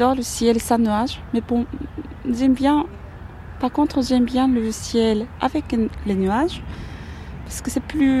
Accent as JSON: {"language": "French", "region": "Nagasaki", "country": "Japan", "second_language": "French", "said": "Je viens de Nagasaki, c'est dans le sud du Japon."}